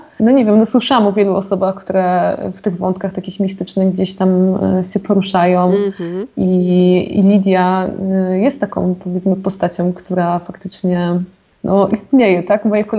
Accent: Silesian Voivodeship, Poland; ja w ogóle mówię o Górnym Śląsku, chociaż jestem z Zagłębia

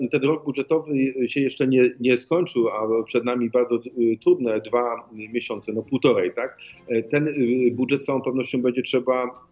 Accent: Wrocław, Lower Silesian Voivodeship, Poland; jako urodzony wrocławianin

